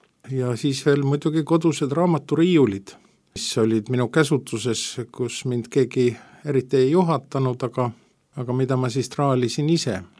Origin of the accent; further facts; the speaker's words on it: Tartu, Tartu County, Estonia; Olen sündinud Tartus 60. aastal, Tartus üles kasvanud, alguses viiendas, pärast teises keskkoolis käinud ja ülikoolis käinud.